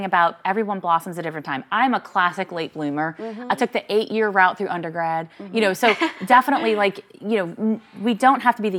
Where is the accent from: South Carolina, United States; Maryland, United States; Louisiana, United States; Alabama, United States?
Louisiana, United States; Violet; I wasn't born wealthy. We grew up in St. Bernard Parish. For those from Louisiana, you know.